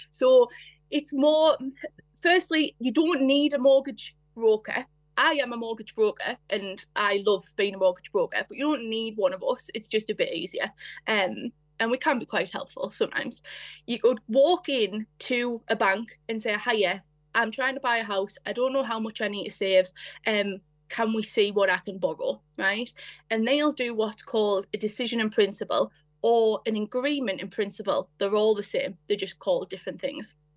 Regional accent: North East England, United Kingdom; I'm from the Northeast. I was not very young, but I was quite young when I bought my first home. And that was just pure luck because I lived in the Northeast.

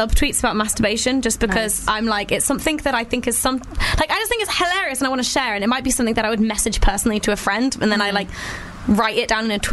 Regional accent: Houston, Texas, United States; Cool. I'm from Houston.

